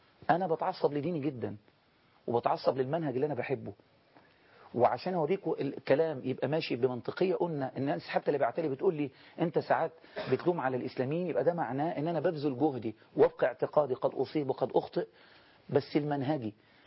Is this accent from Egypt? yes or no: yes; Egypt